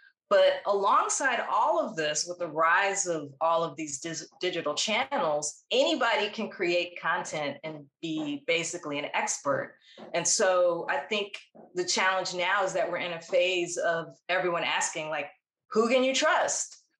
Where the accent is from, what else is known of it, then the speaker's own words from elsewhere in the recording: Washington, District of Columbia, United States; But because I grew up in Washington, D.C., and understood the rhythms of the federal government